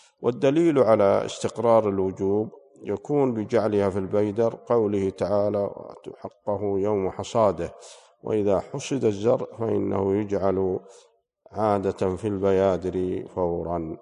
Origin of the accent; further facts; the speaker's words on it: Al-Qassim, Saudi Arabia; حنا عندنا في القصيم نسميه الجيرين